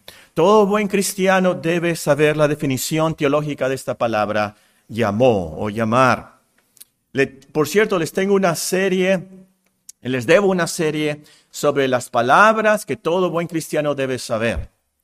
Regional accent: Mexico; yo soy más mexicano que los nopales, como dicen, ¿verdad?

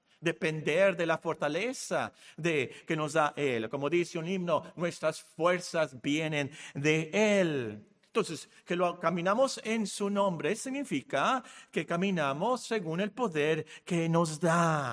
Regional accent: Hermosillo, Sonora, Mexico; also born or lived in Guerrero / Culiacán / Phoenix; yo soy de Hermosillo, yo llegué aquí en 1968. ¿Pero por qué hablas así? Bueno, resulta que yo nací en Guerrero de casualidad porque mi papá trabajaba ahí. Y luego viví en Sinaloa, en Culiacán, y luego viví aquí en Hermosillo

